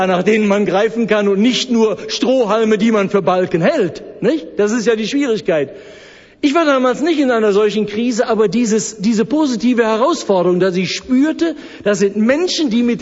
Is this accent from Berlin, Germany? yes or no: no; North Rhine-Westphalia, Germany; Ich komme aus dem Ruhrgebiet, da ist Fußball eine Religion.